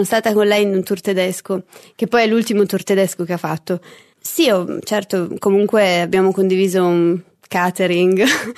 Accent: Milan, Lombardy, Italy; now in Berlin, Germany; è nata e cresciuta a Milano e 5 anni fa si è trasferita a Berlino

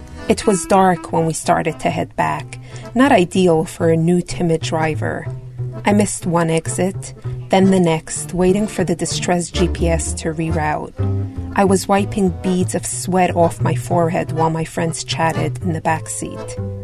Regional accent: Kiryas Joel, New York, United States; Kiryasjoel. And in Kiryasjoel, women don't drive. It's a village of ultra-Orthodox Hasidic Jews. In my hometown, women can't be jailed for driving like they can in Saudi Arabia.

